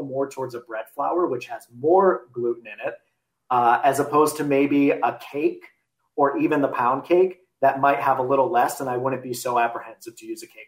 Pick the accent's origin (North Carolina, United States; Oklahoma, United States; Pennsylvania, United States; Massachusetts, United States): Massachusetts, United States; Boston; I'm from Boston originally, and my family is still out there.